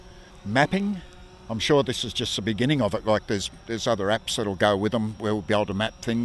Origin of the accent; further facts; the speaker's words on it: Gloucester, New South Wales, Australia; I'm a TIDE Working on Country ranger. I come from Gloucester. We've got a three-man team here from Gloucester.